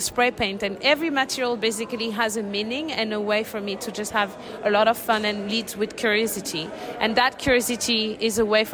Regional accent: France; also born or lived in Montreal / Geneva / London / Lisbon; I grew up in France, but then I got to live in Montreal, in Geneva, in London and Lisbon before I relocated to France.

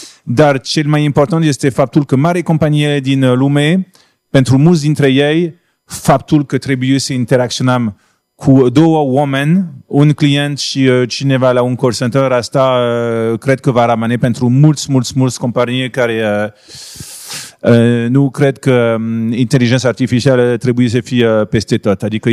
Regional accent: France; Romanian is a second language; now in Romania; Eu sunt francez, antreprenor în serie francez, stabilit în România din 2007.

